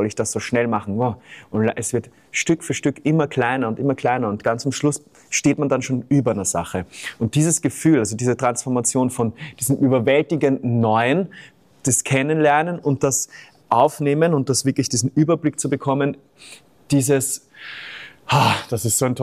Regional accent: Vienna, Austria; wir kommen ja aus Wien, also ich habe nicht Dialekt gesprochen, nie.

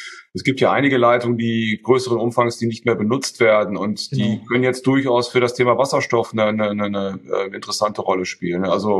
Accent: Münster, North Rhine-Westphalia, Germany; Ich bin in Münster geboren, habe da auch in der Nähe, bin ich dann auch zur Schule gegangen

